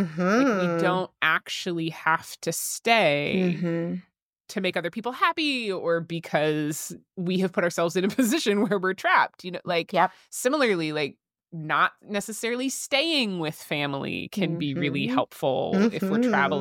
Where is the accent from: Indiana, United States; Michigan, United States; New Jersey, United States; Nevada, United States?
Nevada, United States; Las Vegas; my situation is that I grew up in Las Vegas. My immediate family is still there.